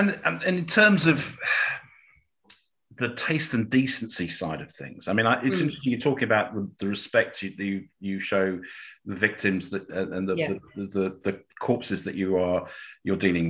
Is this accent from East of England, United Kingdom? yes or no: yes; Cambridge, East of England, United Kingdom; when I was a kid, in fact, I'm from Cambridge. We had Cambridge Christmas lectures laid on by the university, which were pretty wonderful.